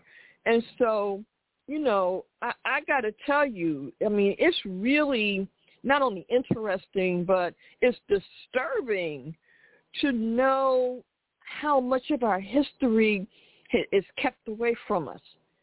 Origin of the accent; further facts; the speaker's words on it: Philadelphia, Pennsylvania, United States; but see, I'm from Philly, so anybody from Philly, I kind of will know no matter what year they was happening.